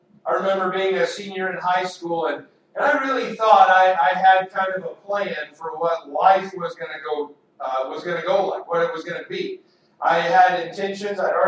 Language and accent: English; Spearman, Texas, United States; I remember going to the cafeteria at the little school that I grew up in Spearman, Texas